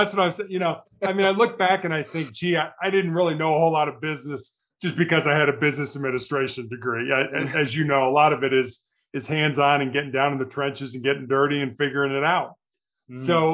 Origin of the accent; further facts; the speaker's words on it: Chicago, Illinois, United States; So I am the oldest of three boys. I grew up in Chicago in the United States and went to college on a basketball scholarship at the Citadel in Charleston, South Carolina.